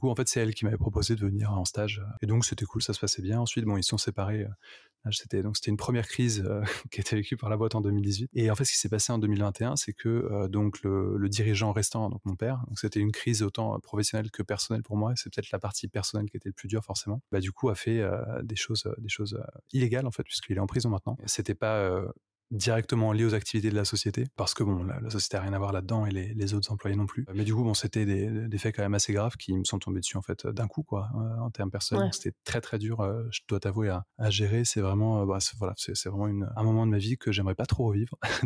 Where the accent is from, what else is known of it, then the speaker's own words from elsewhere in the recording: Paris, Île-de-France, France; je suis parisien, donc j'aime beaucoup vivre à Paris.